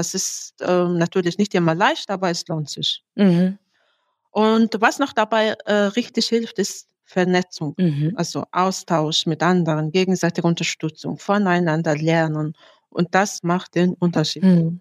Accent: Mongolia; German is a second language; ich war neulich im Urlaub in meinem Heimatland Mongolei.

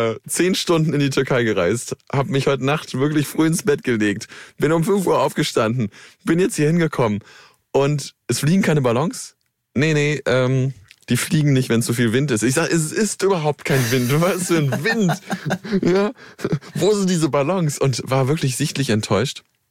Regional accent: North Rhine-Westphalia, Germany; das Phantasialand in Köln. Ich bin dort in der Gegend groß geworden.

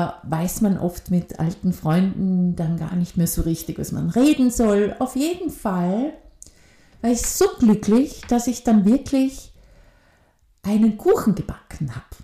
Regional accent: Vorarlberg, Austria; accent: Vorarlberg dialect; moved away; also born or lived in Vienna; Da bin ich von Wien für 3 Jahre in mein Heimatland zurückgezogen, weil ich mir dachte, so, jetzt habe ich niemanden mehr in Wien. Also jetzt kann ich ja endlich wieder vorarlbergerisch reden

